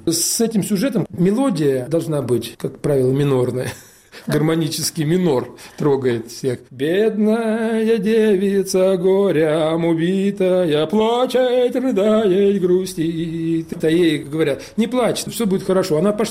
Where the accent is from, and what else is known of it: Uryupinsk, Volgograd Oblast, Russia; born or raised there